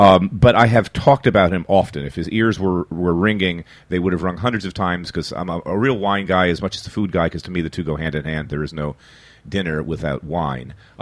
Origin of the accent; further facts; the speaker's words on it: Philadelphia, Pennsylvania, United States; I'm a kid from Philly